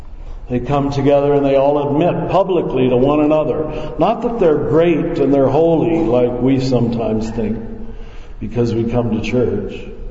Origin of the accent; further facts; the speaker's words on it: Kansas, United States; When I was a little boy growing up in Kansas, we all had to dress up in our best clothes to come to Mass on Sunday.